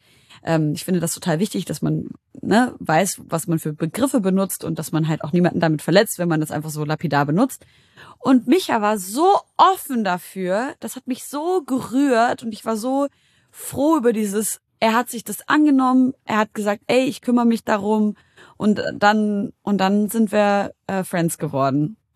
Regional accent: Syria; seit über 10 Jahren herrscht in meiner Heimat Syrien Krieg.

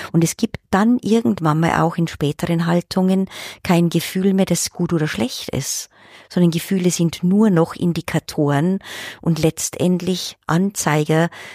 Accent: Germany; dass Amerikaner für uns als Deutsche, wenn wir sie manchmal so erleben, viel emotionaler sind

